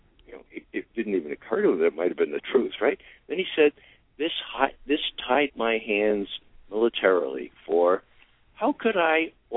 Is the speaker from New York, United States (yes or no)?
yes; Bronx, New York, United States; I come from the Bronx, as you know, Robert.